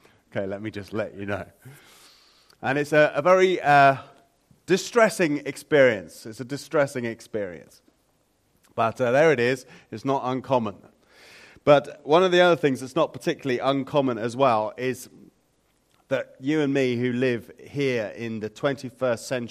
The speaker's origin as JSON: {"language": "English", "region": "England", "country": "United Kingdom", "said": "Goodness me, what's become of me? I'm an Englishman. In the biscuit tin, thank you very much."}